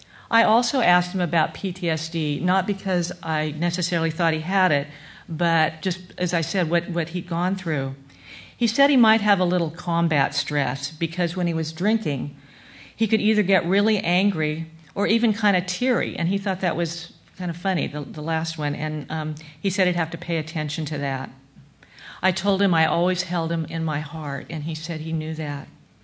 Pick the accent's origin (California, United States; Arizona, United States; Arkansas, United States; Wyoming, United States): California, United States; Fortuna; I grew up in Fortuna and was